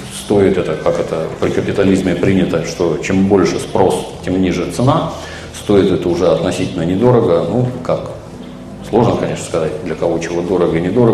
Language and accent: Russian; Saint Petersburg, Russia; Например, в родном городе Санкт-Петербурге это целая отрасль, воровство фотооборудования у туристов.